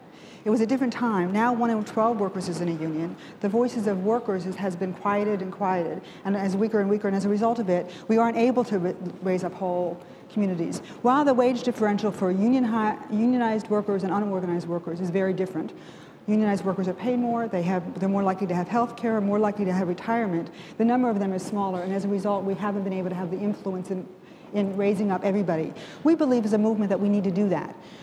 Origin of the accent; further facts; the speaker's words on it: Pennsylvania, United States; I grew up in Pennsylvania in the 1950s, so I'll date myself a little bit.